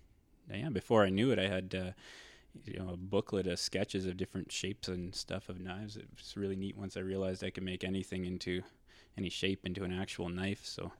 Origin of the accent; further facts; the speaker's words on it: Ontario, Canada; also born or lived in British Columbia; now in Quesnel, Canada; I grew up in Ontario, born and raised, and escaped to British Columbia for a season in Whistler, which turned into 9.